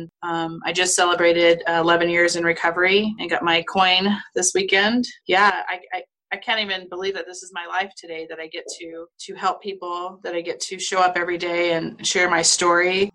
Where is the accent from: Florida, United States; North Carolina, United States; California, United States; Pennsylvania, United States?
California, United States; We grew up in California and our summer vacations were in Las Vegas at the Circus Circus.